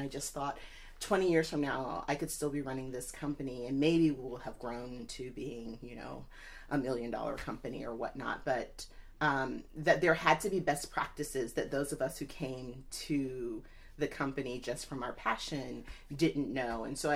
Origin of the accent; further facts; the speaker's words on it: Houston, Texas, United States; also born or lived in Atlanta, Georgia; So I grew up in Texas. I was born in Atlanta, Georgia, but I was raised in Houston, Texas.